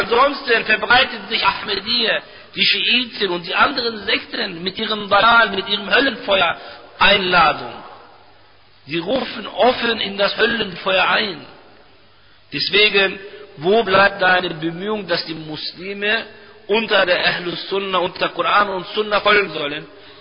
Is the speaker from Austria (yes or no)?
no; Turkey; German is a second language; ich gebe von meinem eigenen Land, wo ich lebe, wo ich herkomme und wo ich auch Besuche und Unterrichte dort organisiere